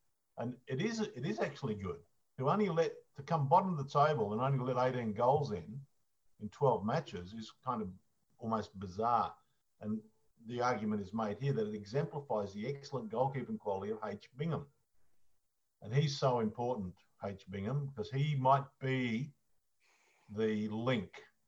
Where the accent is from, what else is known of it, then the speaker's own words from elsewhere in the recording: Queensland, Australia; And then as a Moorabbin club, being a Queenslander, I made a big boo-boo in my search here.